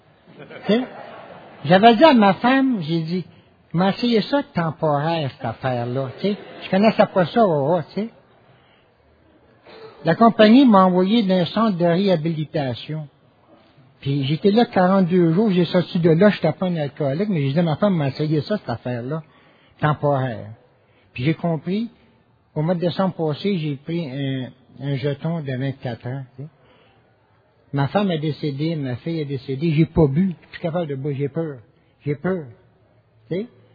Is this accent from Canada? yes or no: yes; Montreal, Quebec, Canada; J'étais actif à je suis un gars de Montréal, moi. Je viens de Notre-Dame-Charlevoix à Trois-Rivières, la petite bourgogne à Montréal. Je suis descendant ukrainien, là, le polonais, c'est comme... polonais